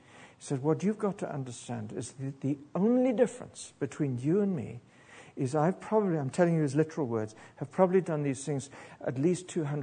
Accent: South Africa; I'm not British, I'm South African, but don't be so British.

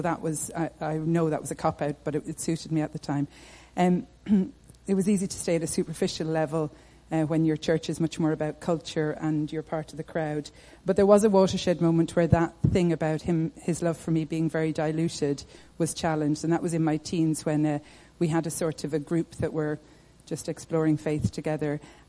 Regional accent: Ireland; I was born and raised in Catholic Ireland.

